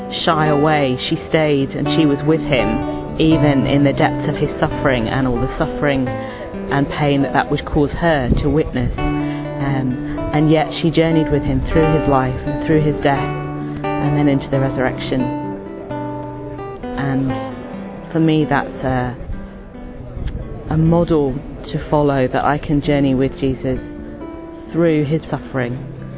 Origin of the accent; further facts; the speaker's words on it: England, United Kingdom; I'm from England